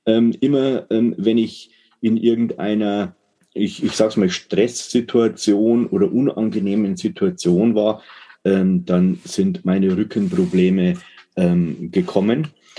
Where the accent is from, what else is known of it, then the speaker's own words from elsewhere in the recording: Bavaria, Germany; Ja, ich bin ein niederbayerisches Gewächs. Ich komme aus Bayern